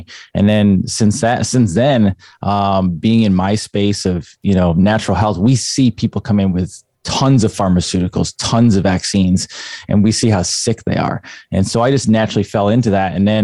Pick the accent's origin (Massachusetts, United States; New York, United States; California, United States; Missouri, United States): New York, United States; moved away; And so I'm from New York originally. So I was around for 9/11 and I had bought into the whole official statement back then.